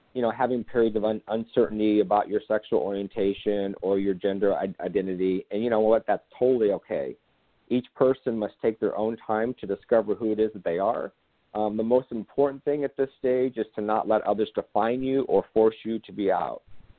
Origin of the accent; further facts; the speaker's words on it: Nebraska, United States; So, you know, that's when I was young, I was born and raised in Nebraska.